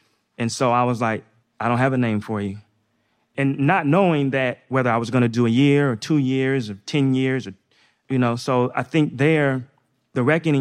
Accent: Northeast, United States; So I grew up in the Northeast.

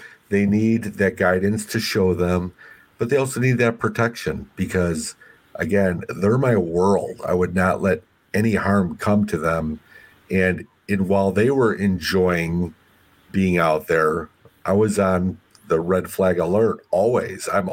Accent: Wisconsin, United States; I'm your buddy from Wisconsin.

